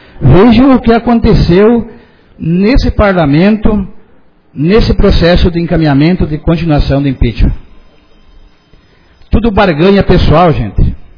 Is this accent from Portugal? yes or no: no; Brazil; Eu acredito que nós, enquanto brasileiros, não queremos fugir da democracia.